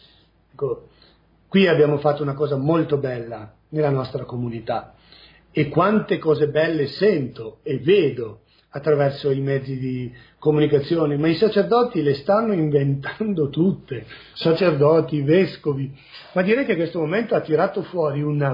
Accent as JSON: {"language": "Italian", "region": "Veneto", "country": "Italy", "said": "sono veneto, vengo da una comunità"}